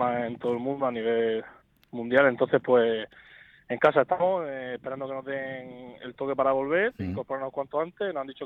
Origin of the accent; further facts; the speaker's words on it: Region of Murcia, Spain; igualmente con Murcia, con el escudo, llevamos, soy murcianista, hasta lo que más llevo en el corazón es mi tierra, ¿sabes?